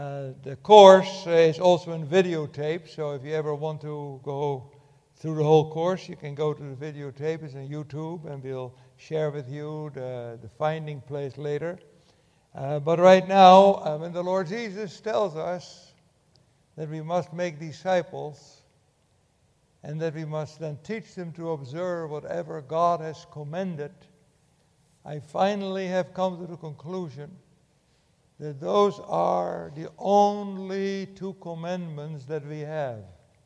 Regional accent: Netherlands; moved away as an adult; now in United States; I was born in the Netherlands. When I was 25 about, I came to North America, fell in love with it, stayed. I've been here since 1960.

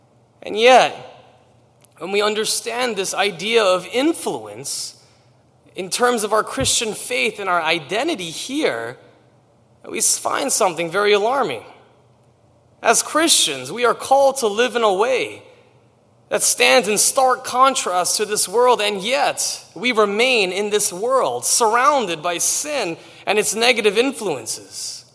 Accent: New York City, New York, United States; now in Pennsylvania, United States; I am from New York City. I grew up in all over in Harlem, in the Bronx, and in different parts of Queens. So I do consider myself a New Yorker through and through.

